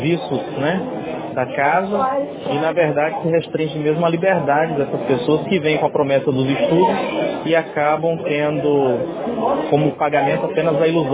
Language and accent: Portuguese; Maranhão, Brazil; aqui mesmo no nosso estado, eu sou maranhense, posso falar isso